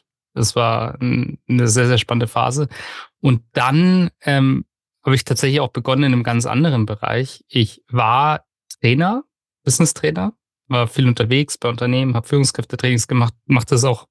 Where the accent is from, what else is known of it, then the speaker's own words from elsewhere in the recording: Munich, Bavaria, Germany; Ich befinde mich jetzt gerade im wunderschönen München, tatsächlich meine Heimatstadt, auch die Stadt, in der ich aufgewachsen bin.